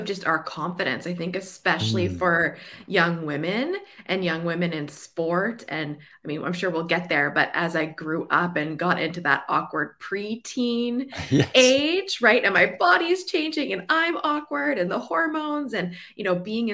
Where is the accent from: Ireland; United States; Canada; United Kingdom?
Canada; Winnipeg, Manitoba; So I grew up in Canada. I still live in Winnipeg. Nice. That's where I was born and raised. And if you don't know, it's in the center of Canada and it is extremely cold in the winter and actually quite warm in the summer.